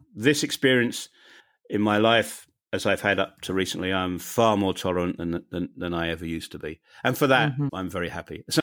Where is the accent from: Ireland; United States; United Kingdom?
United Kingdom; accent: British; My two grandsons now make fun of their parents and are about to make fun of me because of my British accent, because they speak with a New Jersey accent.